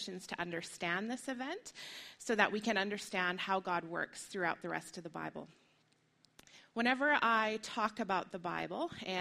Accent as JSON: {"language": "English", "country": "United States", "also_born_or_lived": "Colorado", "said": "So like Ben said, I'm originally from the States, and my background is actually in writing."}